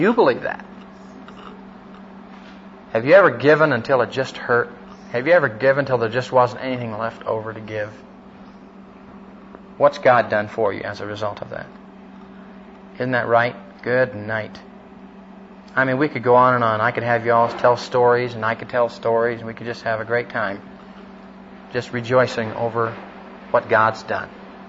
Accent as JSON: {"language": "English", "region": "Iowa", "country": "United States", "said": "Those of you who know anything about farming, I'm from Iowa."}